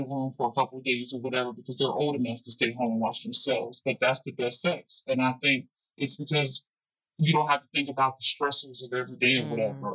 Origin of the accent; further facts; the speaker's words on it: New Jersey, United States; I got some street smarts in me. I'm from Jersey, so don't play with me